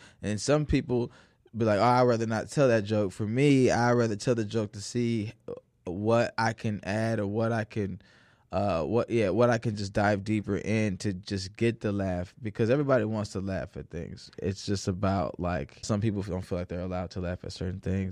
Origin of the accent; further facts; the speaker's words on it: Naperville, Illinois, United States; Growing up in Naperville sucked. Nice books, a little racism.